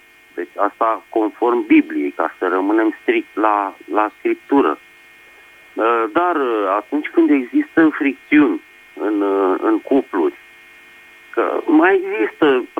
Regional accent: Bucharest, Romania; sunt din București.

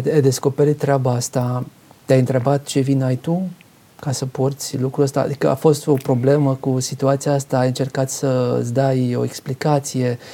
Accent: Romania; noi credem despre noi ca români că suntem toleranți și suntem creștini de 2000 de ani

